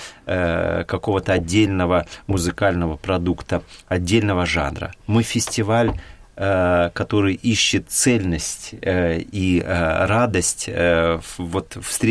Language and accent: Russian; Dagestan, Russia; born there; Я родился в Дагестане